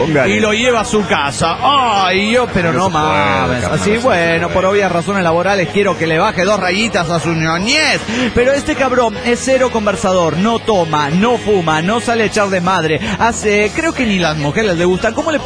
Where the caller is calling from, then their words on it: La Paz, Bolivia; de La Paz, Bolivia.